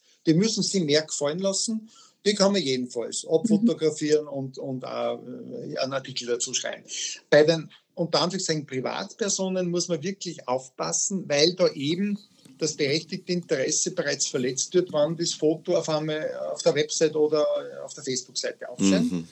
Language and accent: German; Austria; also bei uns in Österreich gibt es 3 wichtige Bestimmungen für die Schule.